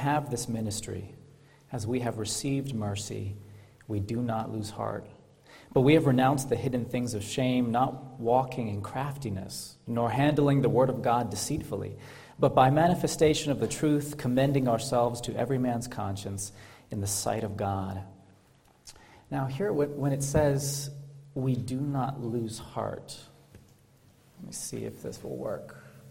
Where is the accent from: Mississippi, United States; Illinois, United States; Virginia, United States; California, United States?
Virginia, United States; Mathews County; I'm from Matthews County, Virginia State, not to be confused with Virginia, which is somewhere around here, they tell me.